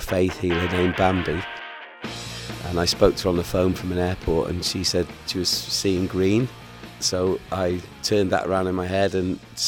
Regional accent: Wales, United Kingdom; Hello there … from Wales in the UK.

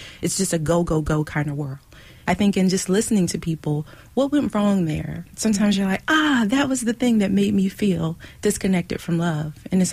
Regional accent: Philadelphia, Pennsylvania, United States; I grew up in North Philadelphia at 16th and Master in a place called Beckett Gardens. It's like low income housing

